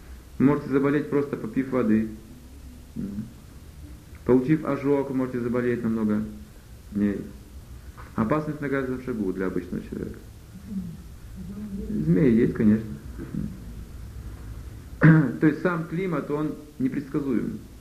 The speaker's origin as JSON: {"language": "Russian", "country": "Russia", "tie": "born there", "said": "За месяц я совершенно забыл, что я родился в России."}